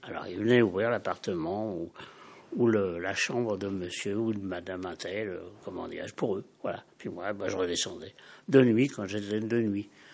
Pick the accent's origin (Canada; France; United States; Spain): France; Paris, Île-de-France; born there; now in Nègrepelisse, France; Je suis né à Paris.